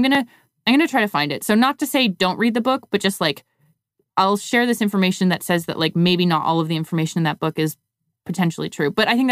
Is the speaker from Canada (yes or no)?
yes; Canada; now in United States; Oh, I mean, I'm Canadian. I just figure people assume.